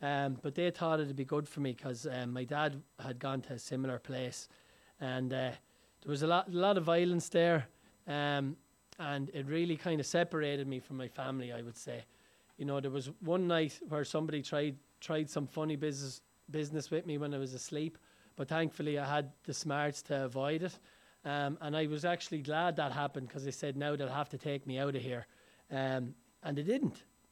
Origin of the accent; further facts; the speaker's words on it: Enniscorthy, County Wexford, Ireland; I'm from Ireland. I grew up in Enniscorthy in County Wexford in Ireland. It's a small town, about 19,000 people